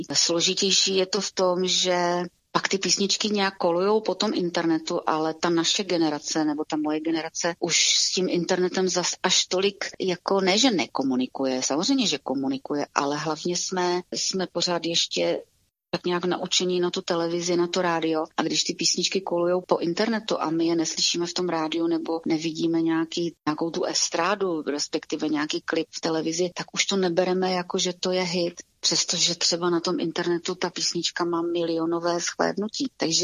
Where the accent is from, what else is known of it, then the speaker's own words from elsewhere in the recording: Ostrava, Moravian-Silesian Region, Czechia; tak jsme jezdili vlakem a autobusem a já z té Ostravy do toho Friedlandu nad Ost